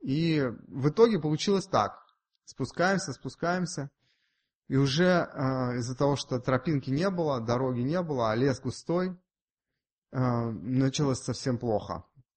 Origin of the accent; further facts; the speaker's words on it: Saint Petersburg, Russia; Я родился и вырос в Ленинграде, теперь Санкт-Петербург.